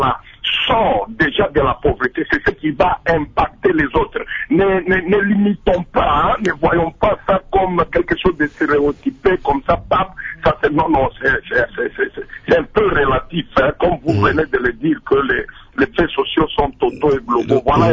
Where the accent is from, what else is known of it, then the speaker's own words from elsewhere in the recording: Luiza, Kasaï-Central, DR Congo; si le cultivateur qui a chez nous, si le cultivateur qui a chez moi à Louisa, chez moi à Mueka, à Kanyama